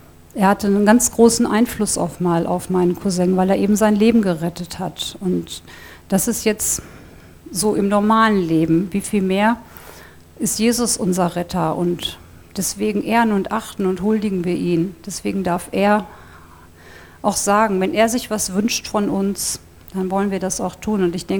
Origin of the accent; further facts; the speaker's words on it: Germany; wir sind aus Deutschland, vorhin war jemand aus Rumänien hier.